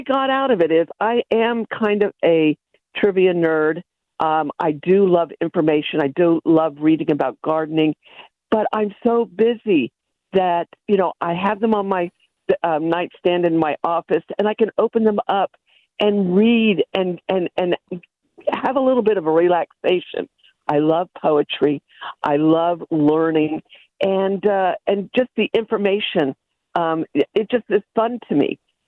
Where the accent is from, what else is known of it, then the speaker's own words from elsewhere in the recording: Scotland, United Kingdom; now in United States; Well, I grew up in Scotland, and I love cottage gardens.